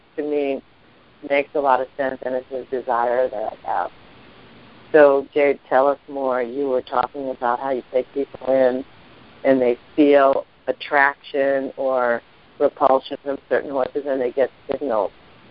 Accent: Brooklyn, New York, United States; as a New Yorker, a New York, Brooklyn, Long Island girl

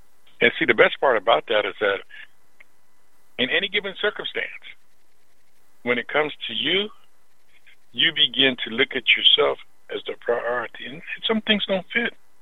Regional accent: United States; because being an American people now

